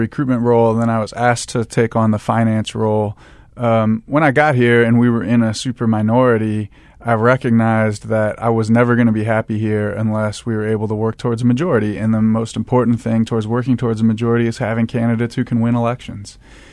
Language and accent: English; Cleveland, Ohio, United States; moved away; The Browns ruined my childhood multiple times, three times